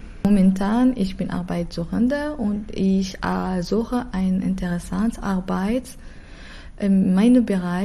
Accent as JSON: {"language": "German", "country": "Morocco", "first_language": "Arabic", "second_language": "German", "moved": "yes", "lives_now": "Hanover, Germany", "said": "Ich komme aus Marokko. Meine Muttersprache ist Arabisch. Außerdem spreche ich Französisch, Deutsch und mein Englisch und Chinesisch sind auch gut. Und ungefähr 2 Jahre bin ich hier in Hannover, in Deutschland."}